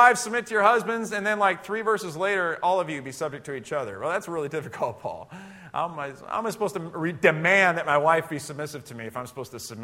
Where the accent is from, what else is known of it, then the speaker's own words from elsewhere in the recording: United States; born there; I speak English. I was born in America, and so I speak English.